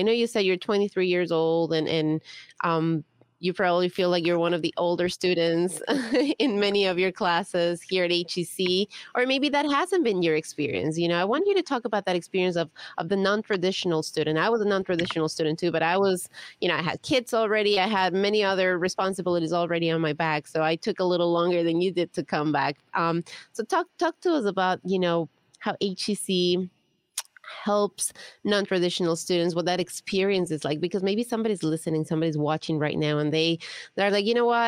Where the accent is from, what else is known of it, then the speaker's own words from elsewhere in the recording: Ecuador; So I'm originally from Ecuador